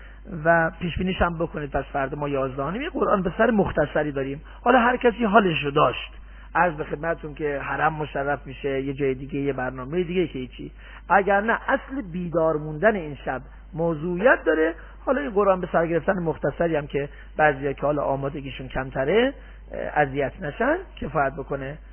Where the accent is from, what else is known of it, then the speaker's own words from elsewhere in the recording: Tehran, Tehran Province, Iran; now in Mashhad, Iran; من از تهران که اومدم مشهد